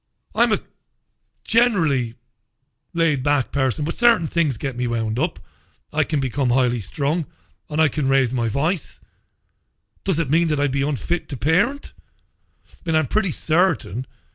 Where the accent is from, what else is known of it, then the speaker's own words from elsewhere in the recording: Ireland; I grew up in the Republic of Ireland.